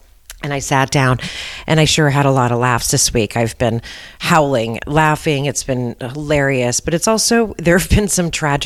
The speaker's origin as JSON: {"language": "English", "town": "San Francisco", "region": "California", "country": "United States", "tie": "born or raised there", "said": "And I grew up here in San Francisco. I went to an all-girls Catholic school"}